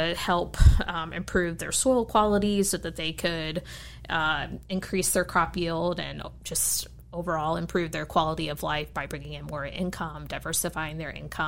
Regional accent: Mount Crawford, Virginia, United States; I mean, I grew up in Mount Crawford, but it wasn't a farm. We had a chicken coop, but no chickens, so we played in the chicken coop.

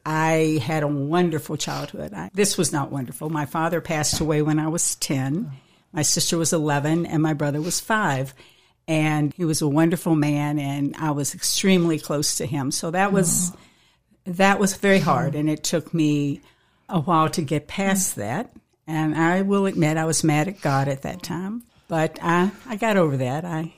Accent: Mount Jackson, Virginia, United States; Well, I am originally from Mount Jackson, Virginia, and I'm currently living there again. I grew up in the country. I'm a country girl. I always say I'm just a poor girl from the mountains.

